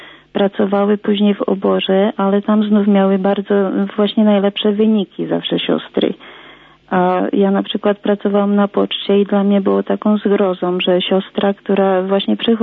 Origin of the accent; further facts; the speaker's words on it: Jablunkov, Moravian-Silesian Region, Czechia; ja pochodzę z miejscowości Jabłonków, to jest na Śląsku Cieszyńskim.